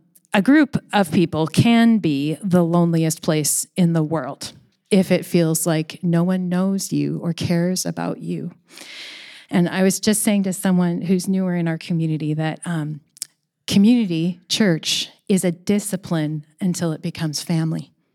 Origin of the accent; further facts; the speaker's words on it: Washington, United States; moved away as an adult; now in Vancouver, Canada; I grew up in Washington State, and I actually moved up here to Vancouver in 2003 to go to Regent College. And I moved up here to the foreign country of Canada with one friend.